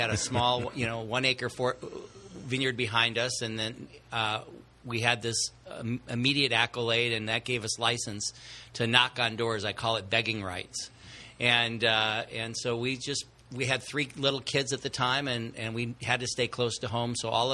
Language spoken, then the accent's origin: English; Rockford, Illinois, United States; also born or lived in Kenya; I lived in Kenya as a young man. And, you know, I come from Rockford, Illinois, which is a very Midwestern town.